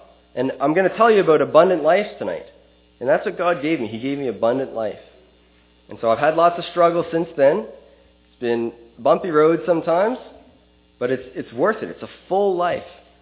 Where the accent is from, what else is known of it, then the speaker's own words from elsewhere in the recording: Halifax, Nova Scotia, Canada; I'm from Halifax, Nova Scotia.